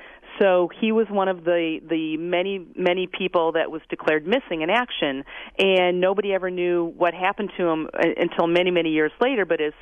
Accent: Milwaukee, Wisconsin, United States; I grew up here in Milwaukee, and I consider myself a native

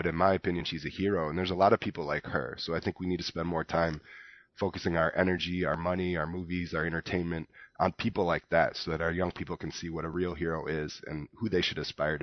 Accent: Madison, Wisconsin, United States; I grew up in Madison, and I fell in love with filmmaking at Madison West High School.

